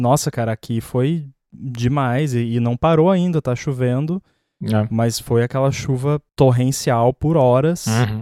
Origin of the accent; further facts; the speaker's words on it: Rio Grande do Sul, Brazil; lá na minha cidade no Rio Grande do Sul rolou muita enchente